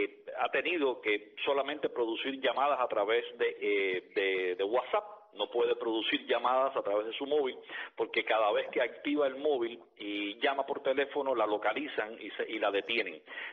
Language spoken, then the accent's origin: Spanish; Cuba; Como cubano, en este caso, periodista cubano